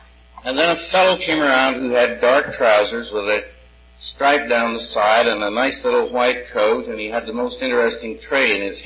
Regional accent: Winnipeg, Manitoba, Canada; I'm an alcoholic. And I come from Winnipeg, Canada.

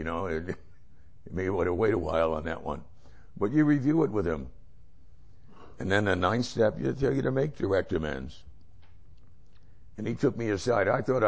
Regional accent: New Jersey, United States; You know, I grew up in New Jersey. We didn't have any crops

